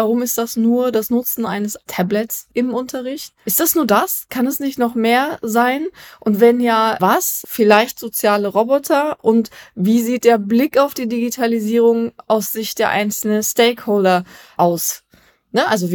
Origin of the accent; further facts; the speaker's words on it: Berlin, Germany; ich bin Berlinerin.